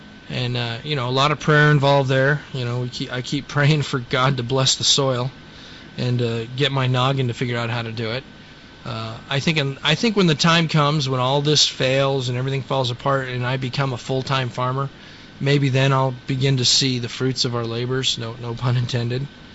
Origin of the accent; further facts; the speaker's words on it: Colorado, United States; I've hoed weeds and stuff as a kid growing up in Colorado in Weld County.